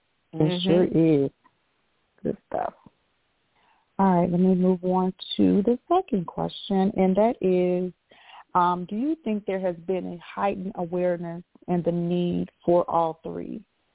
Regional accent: the South, United States; I grew up in the South, but now I work in the South

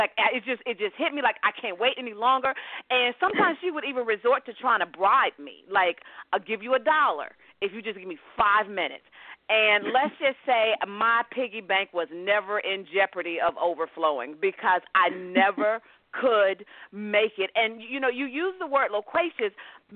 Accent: Jackson, Tennessee, United States; now in Los Angeles, United States; I live in Los Angeles, but I'm from Jackson, Tennessee, so my family still is in Jackson.

